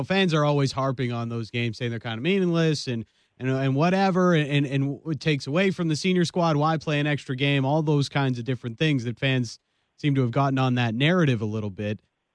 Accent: Woodbridge, Ontario, Canada; First home game up in Vaughan, up in my hometown, Woodabridge.

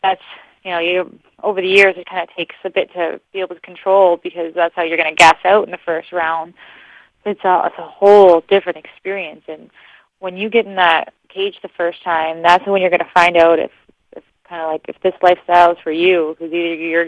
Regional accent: Canada; Yeah, I'm Canadian. We know how to fight.

